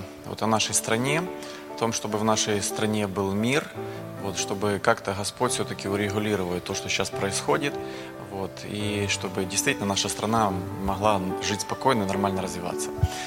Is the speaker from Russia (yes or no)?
no; Kherson, Kherson Oblast, Ukraine; когда узнавали, что я из Херсона